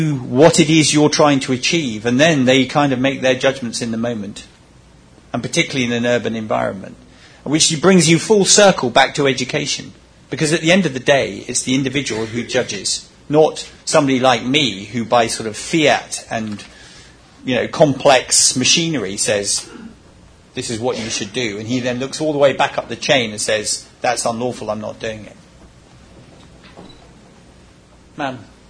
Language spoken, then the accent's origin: English; United Kingdom; you're understanding me better than the ladies and gentlemen from America, just because we're British, perhaps.